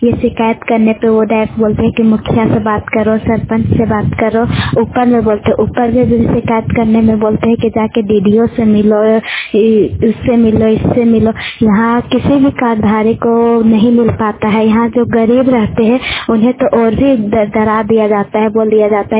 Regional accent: Gola, Jharkhand, India; मैं गोला प्रखंड से हूँ। आज मैं हमारे यहाँ राज्य झारखंड के सभी गांव में हो रहे राशन वितरण प्रणाली में कटौती के बारे में अपनी राय रखना चाहती हूँ।

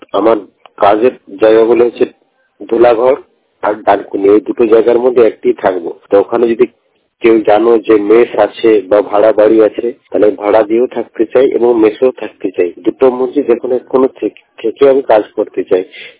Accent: Bankura, West Bengal, India; আমার বাড়ি বাঁকুড়া

